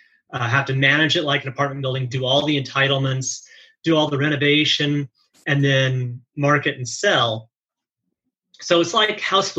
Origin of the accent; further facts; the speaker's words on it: Astoria, Oregon, United States; now in Irvine, United States; Though I grew up in Astoria, Oregon, I still consider that home. Irvine's where I've done all my real estate.